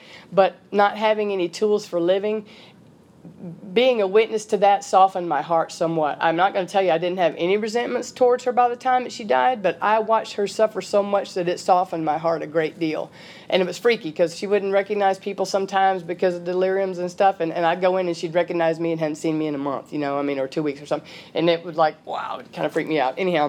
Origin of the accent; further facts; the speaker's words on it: Deep South, United States; like, growing up in the Deep South, you know, we talk in colloquialisms. We say things that people don't understand.